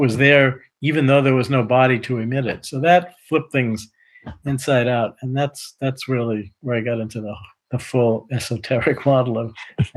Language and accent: English; Boston, Massachusetts, United States; I grew up in the Boston area, and our Red Sox were terrible for many, many years.